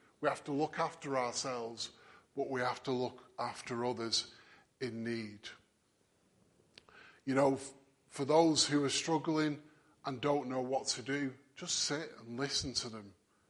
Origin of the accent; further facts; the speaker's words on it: Manchester, North West England, United Kingdom; because I'm Mancunian enough, hopefully.